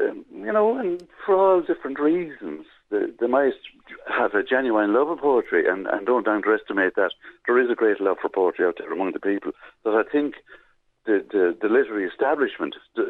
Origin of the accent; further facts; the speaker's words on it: Portlaoise, County Laois, Ireland; And I always start in Portlaoise, my hometown.